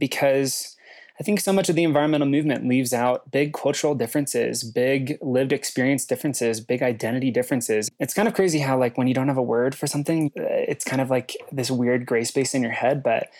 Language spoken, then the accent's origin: English; Lincoln, Nebraska, United States; I come from Nebraska, the middle of nowhere. It's rural America. It's Trump's America. It is an incredibly red state. And I come from a little blue dot called Lincoln, Nebraska.